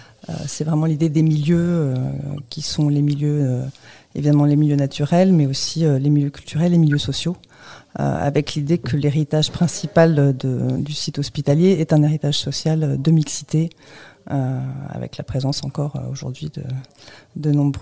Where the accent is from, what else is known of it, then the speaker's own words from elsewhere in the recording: Saint-Hilaire, Auvergne-Rhône-Alpes, France; Et je suis revenue au village en 2015 pour travailler, donc mon village natal ici à Saint-Hilaire